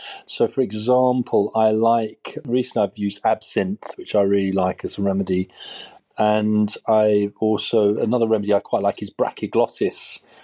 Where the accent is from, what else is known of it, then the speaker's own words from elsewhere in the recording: London, United Kingdom; born there; now in Brighton, United Kingdom; I'm a homeopath in Brighton in the UK. I was born in London, just up the road, well, 50 miles up the road.